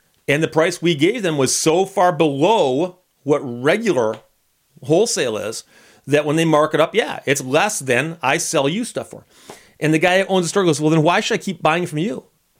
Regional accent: Birmingham, Michigan, United States; when I grew up in Birmingham, Michigan, there was the Birmingham Bike Shop.

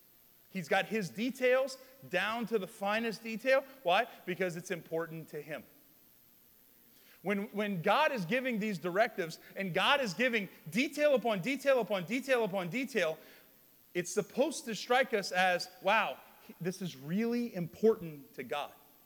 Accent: Louisiana, United States; Now, I grew up in South Louisiana.

